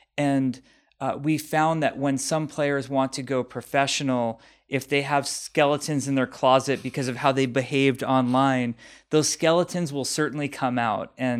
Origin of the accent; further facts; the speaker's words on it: Los Angeles, California, United States; As I grew up in Los Angeles